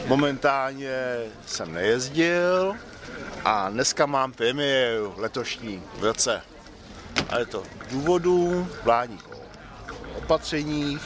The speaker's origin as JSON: {"language": "Czech", "town": "Mělník", "region": "Central Bohemian Region", "country": "Czechia", "said": "já košíkář, jsem košíkář a jsem z Mělníka"}